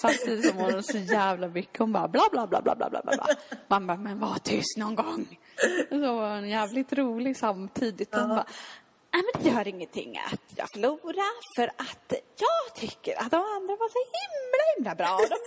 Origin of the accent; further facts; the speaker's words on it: Småland, Sweden; jag är ju smålänning.